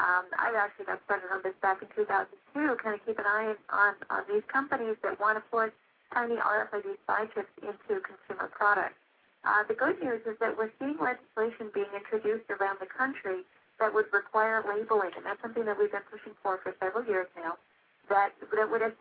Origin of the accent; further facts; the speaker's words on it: New Hampshire, United States; I remember one particularly in my home state of New Hampshire.